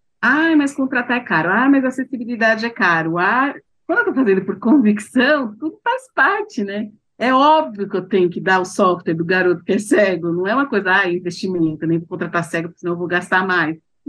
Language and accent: Portuguese; São Paulo, Brazil; Sou paulista, sou paulistana, moro aqui na capital.